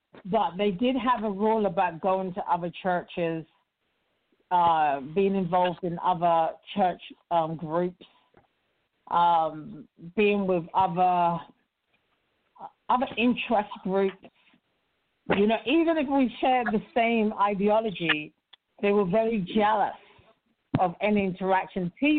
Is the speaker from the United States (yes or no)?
no; England, United Kingdom; I'm from England. When I wore clothes that I bought in England, it was a problem.